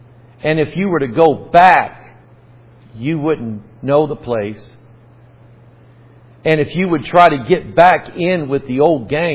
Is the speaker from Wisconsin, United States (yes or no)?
no; Pine Bluff, Arkansas, United States; born there; The land of my birth was Pine Bluff, Arkansas. Roy, I was that far from being born a Cajun.